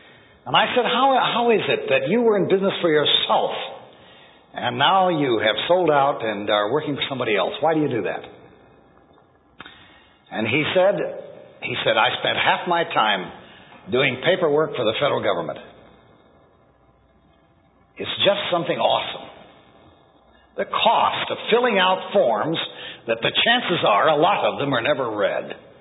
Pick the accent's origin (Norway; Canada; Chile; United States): United States; I'm an American. I chose to be an American. My father was Canadian born. I should say my mother was Canadian born. My father was an American.